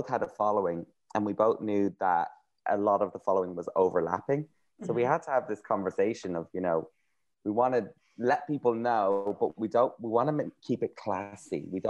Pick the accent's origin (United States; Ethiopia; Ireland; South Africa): Ireland; Straight to the point, I'm Irish, ain't no messing.